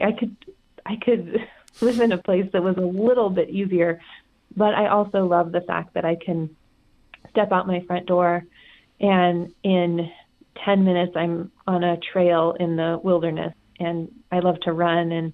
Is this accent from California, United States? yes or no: yes; California, United States; I grew up in Plumas County in Northern California in a place called Indian Valley and Taylorsville, Quincy, and those are the towns in that general area.